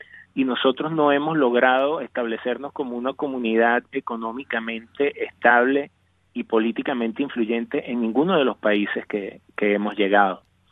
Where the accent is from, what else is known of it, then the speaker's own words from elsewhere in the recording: Venezuela; moved away; tanto los venezolanos que están adentro como los venezolanos que estamos afuera y los que están en tránsito somos víctimas